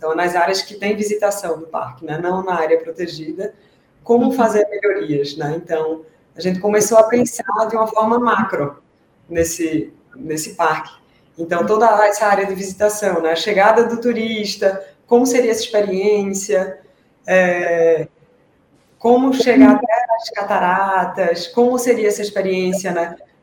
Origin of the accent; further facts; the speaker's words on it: Pernambuco, Brazil; also born or lived in Barcelona; now in São Paulo, Brazil; porque a gente saiu de Pernambuco, foi para Barcelona, né, sempre capitais, né, muito urbanas, veio para São Paulo, a mais urbana de todas